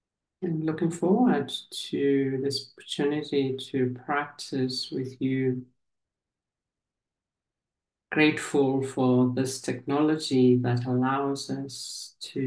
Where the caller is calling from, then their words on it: Johannesburg, Gauteng, South Africa; I'm joining you from Johannesburg, the unceded land of the Sand People.